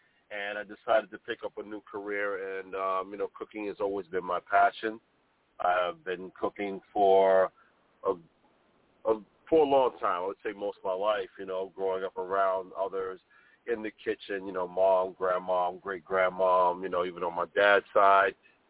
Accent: New York City, New York, United States; I live mostly in Harlem. Had to do a little bit of bouncing around, but mainly I grew up in Harlem.

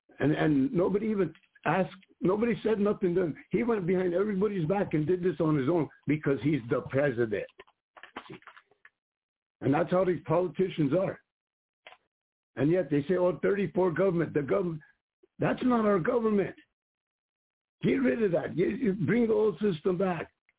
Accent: United States; I'm not American, me. I'm a Lakota, and I'm a die Lakota, like I always say.

